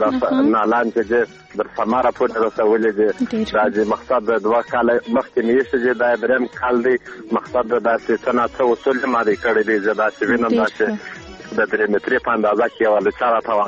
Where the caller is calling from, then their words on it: Arghandab, Kandahar, Afghanistan; کوم دا کندهار ولایت درغنداب ولسوالۍ څخه مې